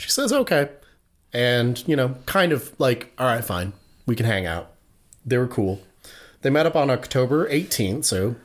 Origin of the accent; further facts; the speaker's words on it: Ireland; I'm Irish.